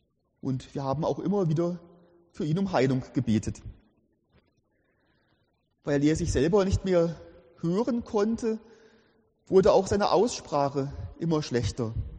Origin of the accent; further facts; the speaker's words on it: Germany; now in Switzerland; Vor vielen Jahren war ich in meiner Heimatstadt in Deutschland